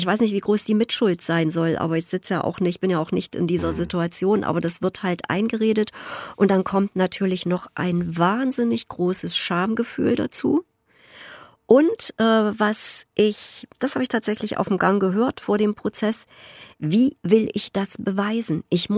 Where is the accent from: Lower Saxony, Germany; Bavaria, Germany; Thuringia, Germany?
Thuringia, Germany; Erfurt; Olli, du und ich, wir sind Erfurter